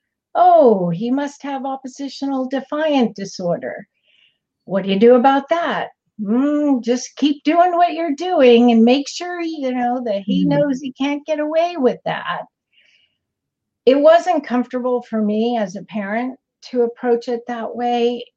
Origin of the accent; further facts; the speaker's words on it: Boston, Massachusetts, United States; Well, I'm from Boston. How convenient is that?